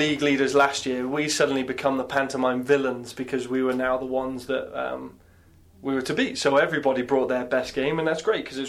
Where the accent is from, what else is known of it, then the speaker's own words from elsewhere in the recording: Canada; And I think that's a great culture that we have as a club, and we as a Canadian culture have, that we'll roll up our sleeves and do what it takes.